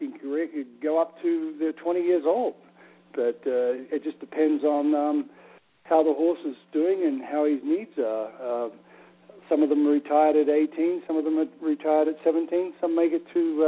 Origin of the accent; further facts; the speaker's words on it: Australia; very special because I grew up with Clydes in Australia.